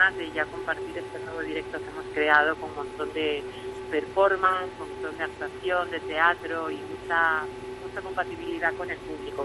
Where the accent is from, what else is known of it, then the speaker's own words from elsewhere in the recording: Argentina; al final yo soy argentina y al final lo mezclé.